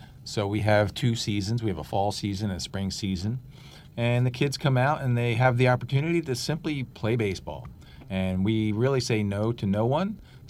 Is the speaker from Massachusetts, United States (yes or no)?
no; Delaware, United States; also born or lived in New Jersey; Yeah, also from the Northeast. I was raised in Delaware, lived in North Jersey for about 7 years prior to moving here.